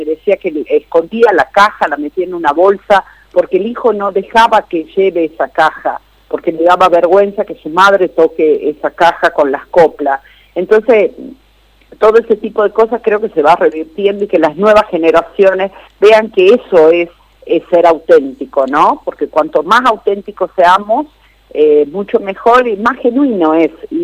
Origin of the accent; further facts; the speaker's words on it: Argentina; como argentinos